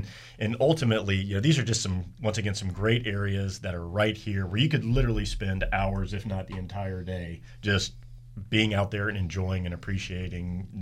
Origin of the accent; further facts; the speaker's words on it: Louisiana, United States; You know, I remember growing up, we grew up in Louisiana, and we didn't have many mountain biking trails